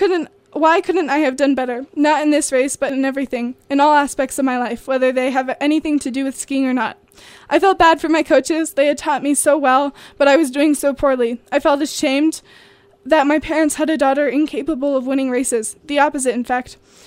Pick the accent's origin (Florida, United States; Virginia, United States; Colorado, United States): Colorado, United States; I grew up in Colorado with some of the most adventurous parents, and believe me, I had spent my childhood alpine skiing.